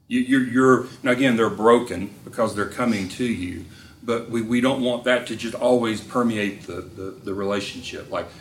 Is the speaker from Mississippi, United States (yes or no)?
yes; Mississippi, United States; I'm from Mississippi, so that was our entertainment, right?